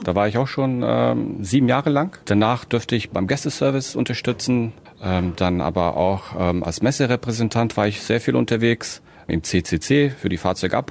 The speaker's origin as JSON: {"language": "German", "town": "Braunschweig", "region": "Lower Saxony", "country": "Germany", "said": "Ich komme aus Braunschweig."}